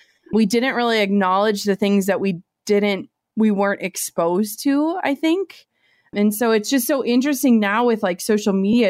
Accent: Minnesota, United States; small town, Minnesota, zero diversity.

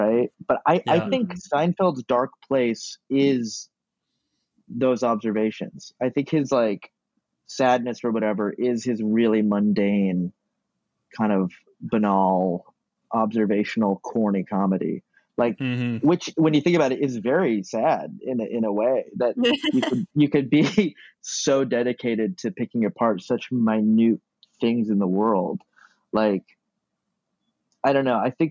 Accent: Florida, United States; now in Los Angeles, United States; I'm a comedian from Florida. Muslim. My father is Syrian. Mother is a convert, American white lady.

